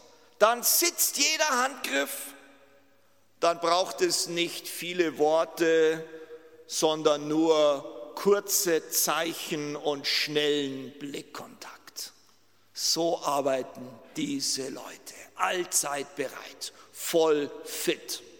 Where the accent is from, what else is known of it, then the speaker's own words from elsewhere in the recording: Germany; In vielerlei Hinsicht bin ich ja ein typischer Deutscher und das ist auch gut so.